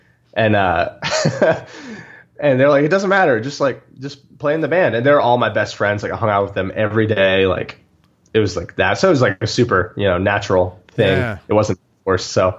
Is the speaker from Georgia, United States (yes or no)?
yes; Atlanta, Georgia, United States; Pretty normal. It's like we lived in the suburbs, and I had like a good group of friends who they're still like my best friends right now.